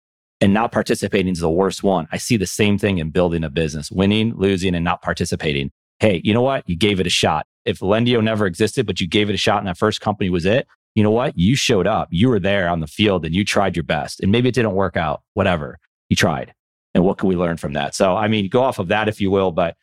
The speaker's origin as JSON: {"language": "English", "town": "Buffalo", "region": "New York", "country": "United States", "said": "One, I'm originally from Buffalo, New York. And so I was there when the Bills went to 4 Super Bowls."}